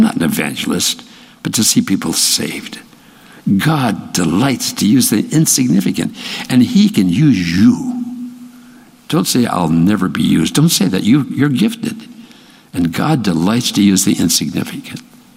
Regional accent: Minnesota, United States; I grew up in a little town, a country hick. My wife grew up in a little town in Iowa. I grew up in Minnesota.

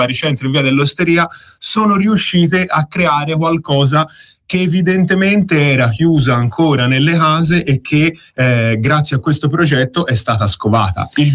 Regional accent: Florence, Tuscany, Italy; born there; No, sono nato a Novoli, diciamo, forse una delle zone più vicine delle piagge.

